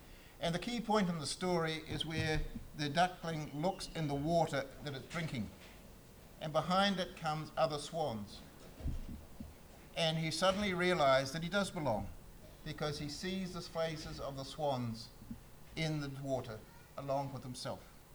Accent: Christchurch, Canterbury, New Zealand; I remember growing up near Christchurch, going out to see aunts and uncles out in Hararata and places like

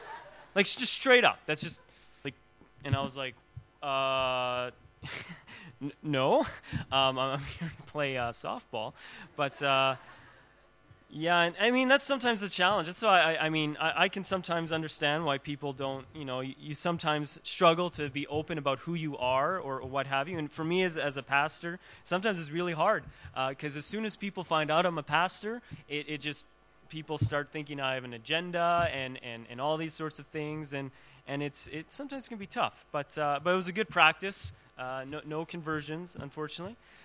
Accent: Canada; In case you're new here, I'm Canadian.

